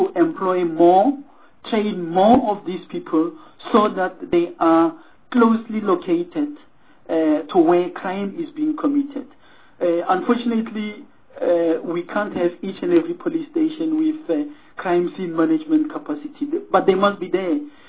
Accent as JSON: {"language": "English", "town": "Pretoria", "region": "Gauteng", "country": "South Africa", "said": "I come from Pretoria, where you had fingerprint experts and photographers"}